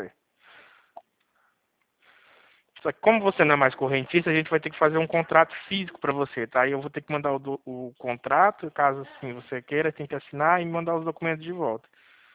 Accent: Dracena, São Paulo, Brazil; eu sou de Dracena.

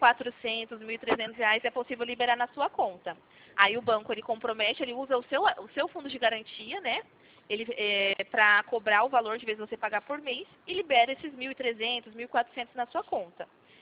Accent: Cosmópolis, São Paulo, Brazil; Eu sou de Cosmópolis, interior de São Paulo.

